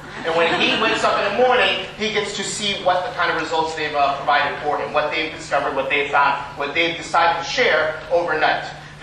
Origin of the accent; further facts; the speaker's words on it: Chicago, Illinois, United States; Since I'm from Chicago, you know